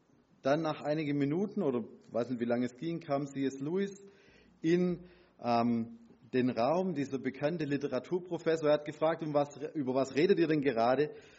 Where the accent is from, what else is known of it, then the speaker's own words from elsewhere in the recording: Baden-Württemberg, Germany; now in Eichtal, Germany; Matthias Weller und ich, wir sind im gleichen Ort aufgewachsen, im Welsheimer Wald. Genau so 200 Meter voneinander weg. Mittlerweile komme ich aus Eichtal, bin da seit 10 Jahren gut Prediger beim Christusbund.